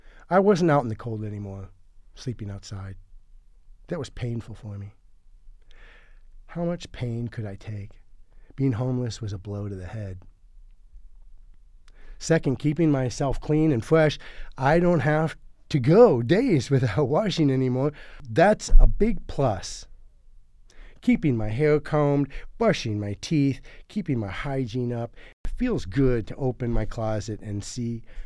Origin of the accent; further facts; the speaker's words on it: Belleville, Michigan, United States; also born or lived in Detroit; I was born in Detroit and raised in Belleville.